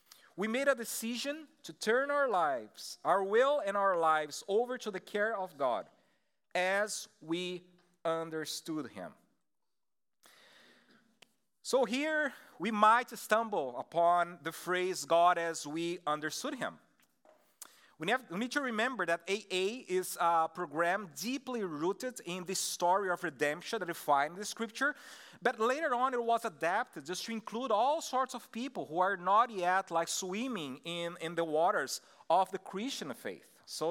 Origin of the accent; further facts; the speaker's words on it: Brazil; first language Portuguese; English is a second language; now in United States; I'm from Brazil. That's why you're going to have like this weird accent here.